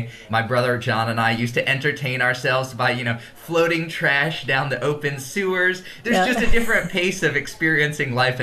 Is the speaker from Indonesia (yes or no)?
yes; Indonesia; also born or lived in United States; You know, because I grew up in Indonesia, when I would be in the United States, I would be like, well, I'm technically from the United States, but I don't really feel like I own this place because everybody else lives here.